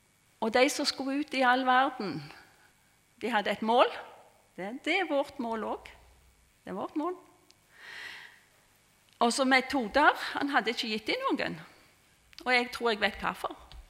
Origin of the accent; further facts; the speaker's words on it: Helgøyna, Innlandet, Norway; Jeg vokste opp på Helgøyna.